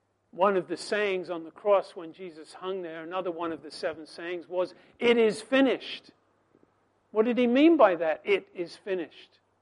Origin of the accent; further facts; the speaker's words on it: England, United Kingdom; Because she's Russian and I'm English.